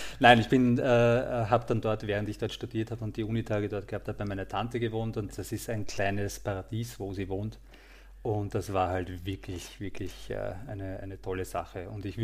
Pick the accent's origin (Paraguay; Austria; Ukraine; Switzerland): Austria; Krems, Lower Austria; born there; ich liebe die Wachau vor allem, also ich bin in Krems geboren Und die Wachau ist einfach ein Traum, also von der Landschaft her, und da fahre ich sehr oft, sehr gerne hin. Aber im Grunde bin ich ein Wiener, im Herzen immer gleich.